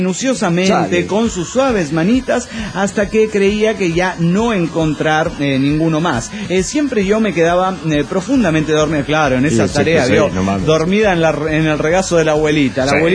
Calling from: Tecámac, State of Mexico, Mexico; de Tecamac

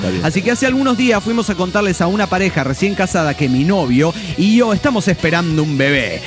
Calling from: Pasto, Nariño, Colombia; de Pasto.

